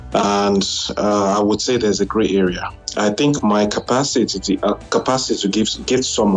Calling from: Canada; I'm calling from Canada.

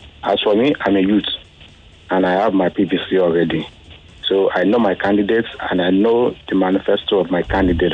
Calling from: Magodo, Lagos, Nigeria; I'm calling from Magodo.

